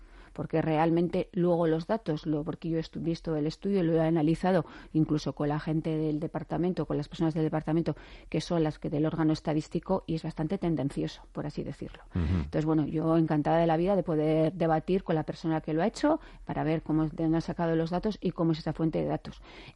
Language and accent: Spanish; Basque Country, Spain; vernos como vascos y como vascas que somos.